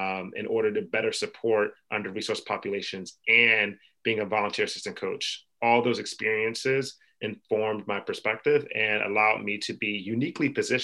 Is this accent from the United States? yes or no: yes; Philadelphia, Pennsylvania, United States; Yes. This is in Philadelphia. Yeah. I grew up in Philly.